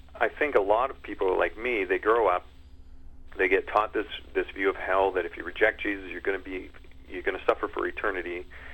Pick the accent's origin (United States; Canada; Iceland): Canada; Foam Lake, Saskatchewan; the summer I became a Christian when I was 9 years old. And I came home from Bible camp, and I was on the farm in Foam Lake